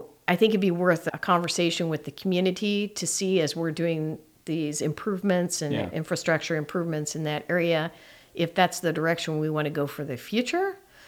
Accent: Midwest, United States; But I'm from the Midwest

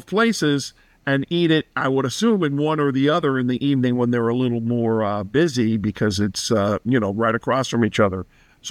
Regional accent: Miami, Florida, United States; moved away; Like before I moved away from Miami, I don't think I had been to the beach for 3 or 4 years. Like, how could you not? Well, I grew up with it.

